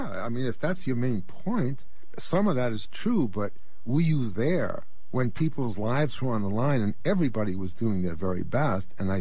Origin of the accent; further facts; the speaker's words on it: the North, United States; certainly when I went down, I was from the North and I was with CORE